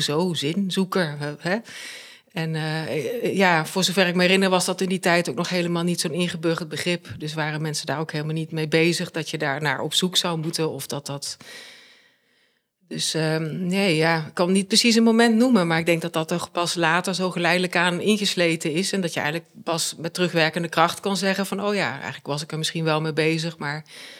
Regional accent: Rosmalen, North Brabant, Netherlands; ik kom zelf uit Rosmalen, vlakbij Den Bosch in Brabant. Ik ben daar wel geboren en opgegroeid, maar voelde ik me er toch altijd een beetje een soort import. Want mijn ouders die komen uit de Achterhoek. En mijn hele familie die komt eigenlijk ook vandaan.

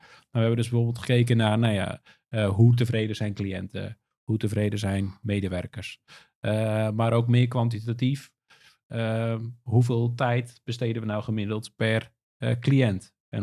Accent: Houten, Utrecht, Netherlands; Ik kom uit Houten, daar ben ik geboren en getogen.

